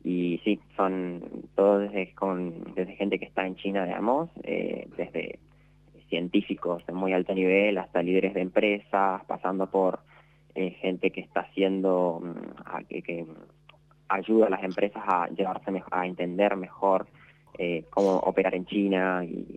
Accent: Las Lomitas, Formosa, Argentina; now in Resistencia, Argentina; yo personalmente soy de Las Lomitas, Formosa, pero estoy viviendo acá en Resistencia desde el 2017.

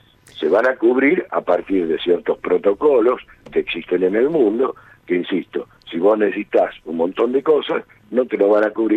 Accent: Argentina; si realmente somos argentinos de ley.

